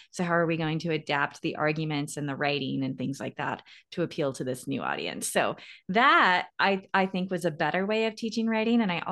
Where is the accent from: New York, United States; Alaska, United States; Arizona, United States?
Arizona, United States; I grew up in Arizona, and at the time, the Arizona education system offered full ride scholarships to in-state universities